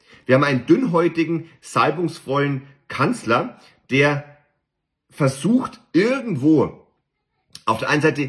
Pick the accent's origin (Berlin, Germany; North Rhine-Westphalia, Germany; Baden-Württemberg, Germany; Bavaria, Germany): Bavaria, Germany; ich bin hier in Bayern aufgewachsen.